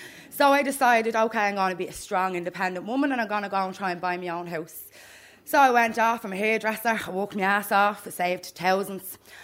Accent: Coolock, Leinster, Ireland; I was like, I'm from Coolock.

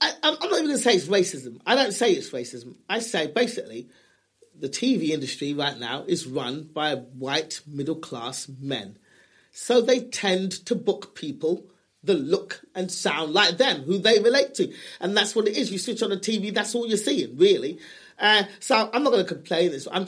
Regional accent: United Kingdom; Yeah, I'm British and I'm black, and I've still got that swag, is what they call it, as a black comedian

